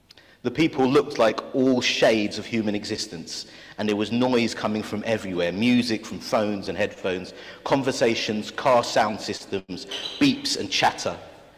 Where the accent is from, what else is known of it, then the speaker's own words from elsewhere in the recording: Lewisham, London, United Kingdom; As a Londoner, as a South East Londoner, as a boy born in Lewisham, as a boy born in Deptford, no doubt, who eats pie and mash, two pie, two liquor